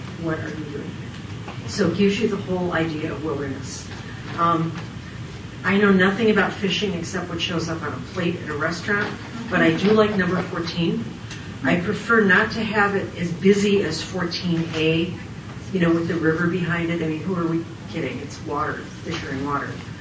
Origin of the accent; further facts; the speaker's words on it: Minnesota, United States; I'm originally from Minnesota, and wolves were protected for a very long time.